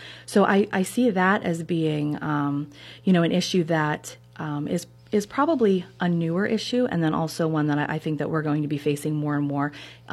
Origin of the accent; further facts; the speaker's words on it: Meridian, Pennsylvania, United States; So I was raised in Meridian by both my parents who worked very hard and instilled a work ethic in me